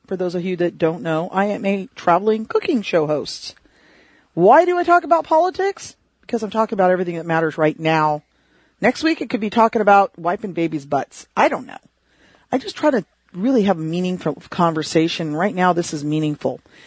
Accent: United States; I don't know about you, but I am an American, and I want America to win first.

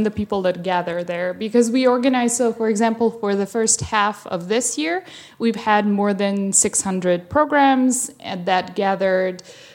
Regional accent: Serbia; So I was away from Serbia for 7 years.

